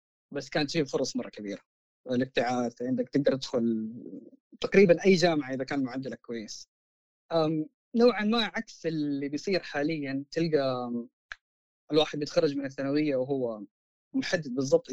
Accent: Jeddah, Makkah Province, Saudi Arabia; أنا أيام زمان 2011 أنا من الناس اللي كنت أقول زي بقية الجداوية اللي أنا زي السمك لو طلعت من جدة أموت، عارف اللي، ولا أنا مستحيل أعيش في مكان غير جدة.

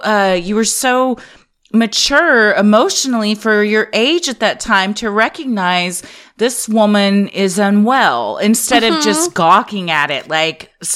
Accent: Fort Worth, Texas, United States; where I grew up in Fort Worth, it was Log Cabin Village

